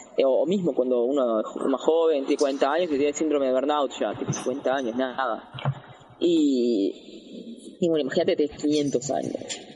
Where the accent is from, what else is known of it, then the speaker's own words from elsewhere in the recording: Uruguay; Sí, yo soy uruguayo.